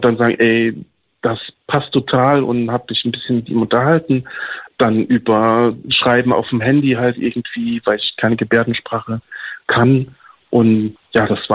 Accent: Saarbrücken, Saarland, Germany; vom LSVD in Saarbrücken hier, wo ich herkomme

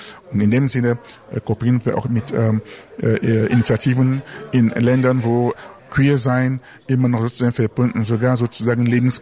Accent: Cameroon; now in Germany; Ich komme ursprünglich aus Kamerun und lebe hier schon seit langer Zeit, und ist einfach so, und Deutschland ist mittlerweile zu meiner zweiten Heimat geworden

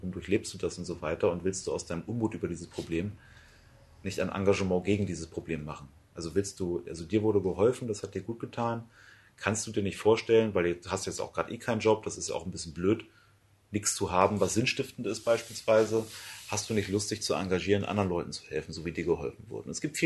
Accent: Schleswig-Holstein, Germany; born there; moved away as an adult; now in Lower Saxony, Germany; ich bin 34 Jahre alt, ich bin gebürtiger Schleswig-Holsteiner, bin hier Wahlniedersachse für mein Studium hergezogen.

